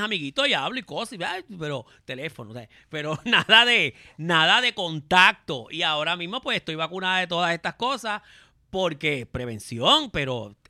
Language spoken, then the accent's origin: Spanish; Puerto Rico; yo soy puertorriqueña